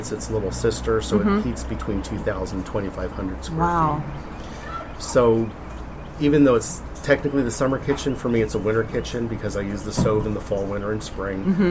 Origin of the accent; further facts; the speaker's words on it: Pennsylvania, United States; I grew up in Northampton County.